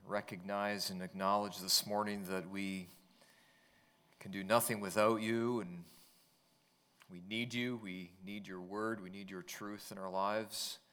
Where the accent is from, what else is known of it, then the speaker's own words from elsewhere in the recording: West Coast, United States; Well, growing up on the West Coast, I grew up only minutes from the ocean, from the Pacific Ocean